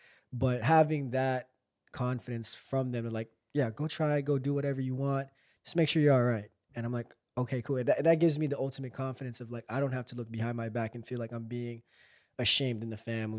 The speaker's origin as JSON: {"language": "English", "country": "Philippines", "tie": "born or raised there", "lives_now": "United States", "said": "Because I grew up in the Philippines from about 3 to 11. Because my mom couldn't take care of me here in the United States."}